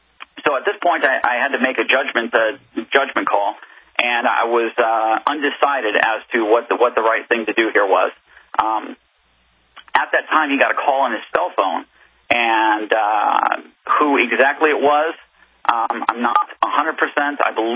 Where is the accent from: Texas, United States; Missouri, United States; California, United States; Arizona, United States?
Arizona, United States; moved away as an adult; now in New Hampshire, United States; And I lived in Arizona. I came from Arizona, and I moved to New Hampshire as part of the Free State Project